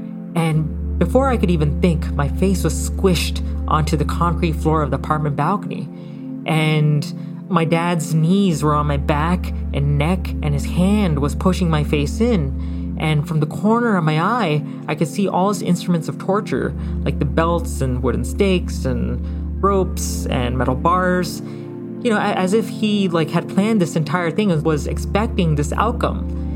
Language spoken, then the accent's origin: English; India; moved away; these were the same colored rope that we used to tie our luggage together when we came over from India.